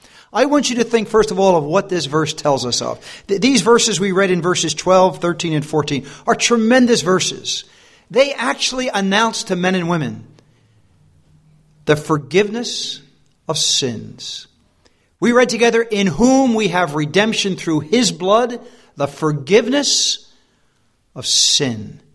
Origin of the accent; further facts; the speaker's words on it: United States; I come from that faraway country called the USA, and I live in the state of New Jersey.